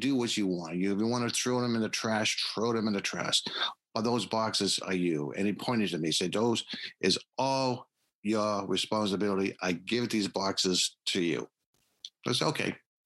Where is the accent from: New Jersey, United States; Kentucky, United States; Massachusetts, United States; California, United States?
Massachusetts, United States; Boston; I grew up in Boston, so they made me a Boston cream cake.